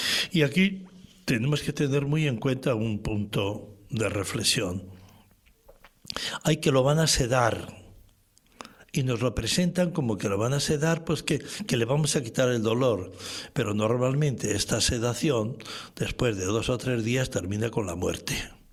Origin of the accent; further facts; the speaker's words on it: Spain; Y que los españoles nos vayamos allí al carajo que decimos por mi tierra